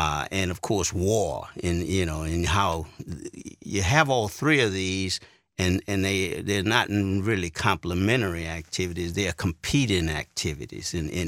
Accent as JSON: {"language": "English", "region": "Louisiana", "country": "United States", "tie": "born or raised there", "said": "It's not as overt as it was when I grew up in Louisiana."}